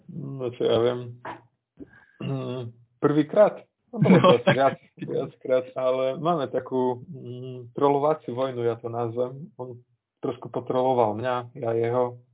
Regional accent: Košice, Košice Region, Slovakia; ja som z východu, ja mám vytvičenú pečeň asi geneticky

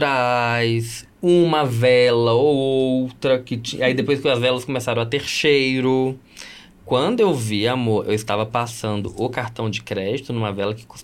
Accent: São Domingos do Prata, Minas Gerais, Brazil; Mas eu vim do interior de Minas, interiorzão de Minas, São Domingos do Prata, né? Um beijo pra todos os pratianos.

